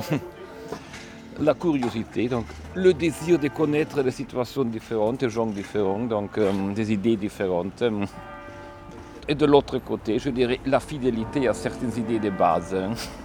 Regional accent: Cologne, North Rhine-Westphalia, Germany; là où j'ai grandi, dans la Cologne, dans la deuxième moitié des années 70, les milieux étaient quand même plutôt vivants.

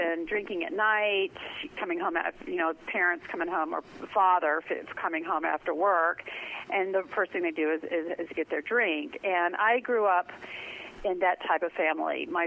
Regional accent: Memphis, Tennessee, United States; Well, I grew up in Memphis, Tennessee, in the 60s

